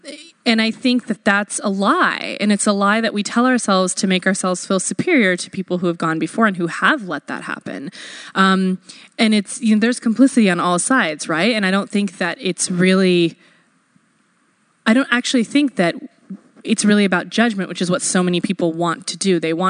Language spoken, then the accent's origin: English; Pakistan; I'm Pakistani, like, British Empire, what did they do in the 1800s?